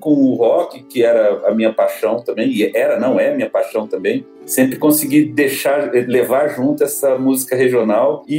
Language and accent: Portuguese; Brasília, Federal District, Brazil; Isso, nasci em Brasília, nascido e criado.